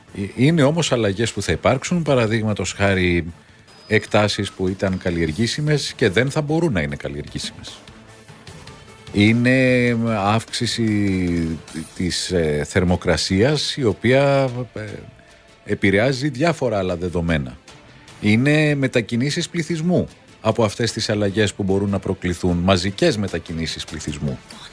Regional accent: Galatsi, Attica, Greece; Το χωριό μου είναι το Γαλάτσι.

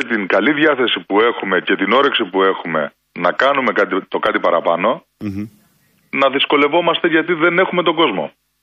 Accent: Crete, Greece; Επειδή εγώ έρχομαι από την Κρήτη και στην Κρήτη έχουμε ίσως το μικρότερο πρόβλημα σε σχέση με αυτό το κομμάτι

